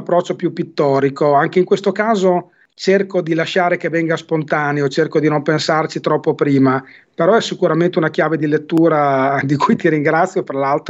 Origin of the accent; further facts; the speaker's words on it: Modigliana, Emilia-Romagna, Italy; nati a Modigliana, il mio paese